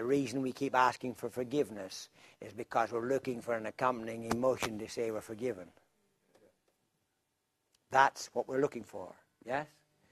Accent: Ireland; Do you know, I'm Irish and I love a bargain.

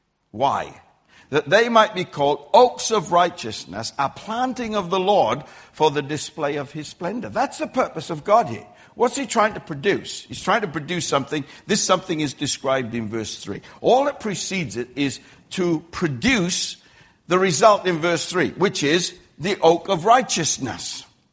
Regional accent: Australia; And being an Australian, that means I'm probably going to insult you

